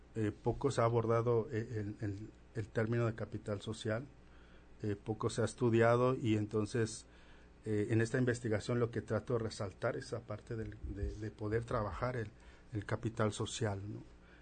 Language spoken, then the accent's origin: Spanish; Oaxaca, Mexico; yo también vengo del estado de Oaxaca